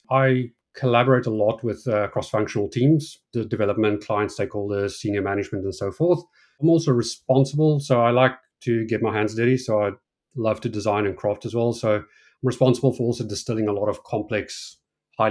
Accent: South Africa; I'm originally from South Africa.

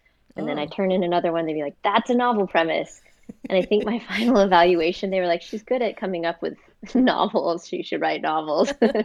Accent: Thailand; now in United States; And since I'm from Thailand, I wasn't going to do that.

